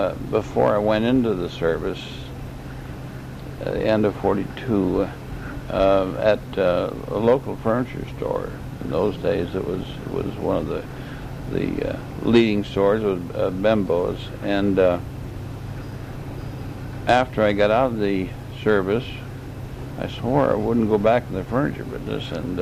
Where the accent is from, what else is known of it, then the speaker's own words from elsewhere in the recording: San Diego, California, United States; Well, I was born in San Diego in 1915, and I've, except for the war years, I was in the South Pacific. I've lived here all my life